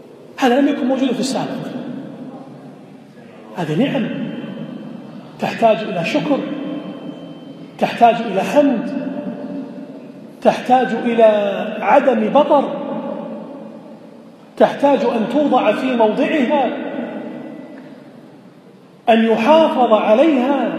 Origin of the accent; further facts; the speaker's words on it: Kuwait; ومن الممكن أن نقصر الكلام على بلدنا الكويت